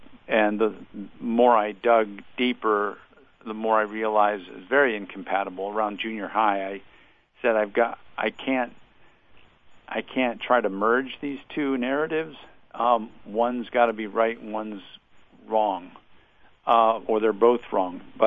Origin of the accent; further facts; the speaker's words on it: Annapolis, Maryland, United States; Well, I grew up in Annapolis, Maryland, and I was in a very strong, loving Christian home.